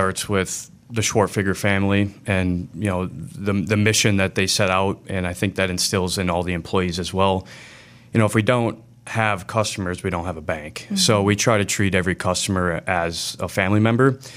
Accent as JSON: {"language": "English", "town": "Beaver Dam", "region": "Wisconsin", "country": "United States", "tie": "born or raised there", "said": "Yeah, so I'm actually born and raised in Beaver Dam and went to school at UW-La Crosse."}